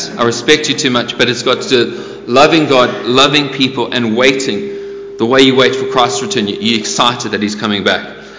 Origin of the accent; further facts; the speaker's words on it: South Africa; where I grew up in South Africa